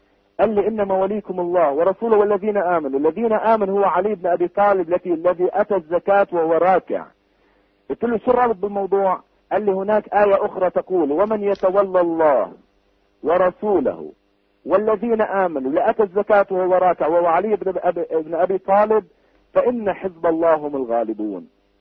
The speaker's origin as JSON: {"language": "Arabic", "country": "Lebanon", "said": "عندنا في لبنان"}